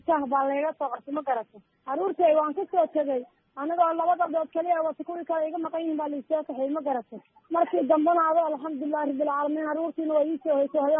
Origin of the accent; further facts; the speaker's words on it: Las Anod, Sool, Somalia; now in Galkacyo, Somalia; waxaan ka imaaday meel yiraahdo diisoor Laascaanood waxaan degnay labaatan sano